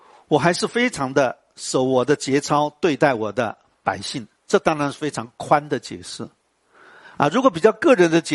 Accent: Hui'an, Fujian, China; accent: Hui'an; 这是就是我爸爸传的调，所以你会听见啪啪啪都用这个调，习惯了，就我们的惠安的腔

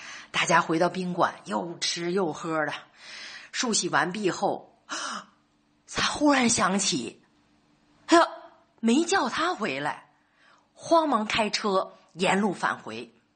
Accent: Northeast China, China; 像我们东北人说的是个软柿子好捏

